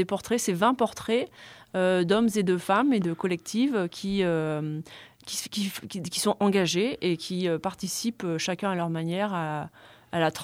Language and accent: French; Auvergne-Rhône-Alpes, France; moved away as an adult; moi, je suis née dans la Drôme, donc ouais. je suis vraiment de la campagne. Je suis née dans un petit village de 1000 habitants, donc je connais bien, j'y ai vécu 18 ans.